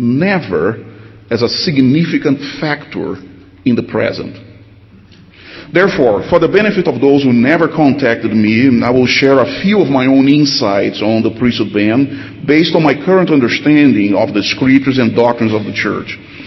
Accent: Brazil; now in United States; And notice, I'm from Brazil. I'm talking about my experiences in Brazil also, not just in the United States in the last 16 years.

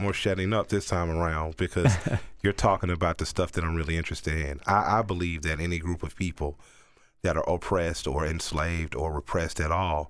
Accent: the South, United States; I'm from the South, so there's a fierce history here of hunting and fishing and of conservatism.

